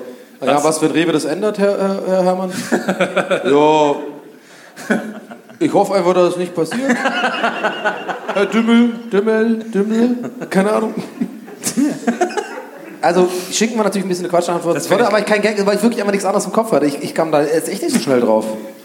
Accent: Hamburg, Germany; accent: Hamburg; now in Cologne, Germany; Und ich habe auf irgendwann Hamburger Akzent, ich weiß auch nicht, warum. Ich wohne, ich bin ausgewandert hier nach Köln.

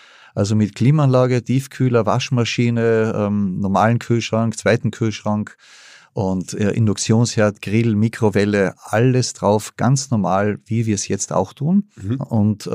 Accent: Klagenfurt, Carinthia, Austria; Wir kommen aus Klagenfurt.

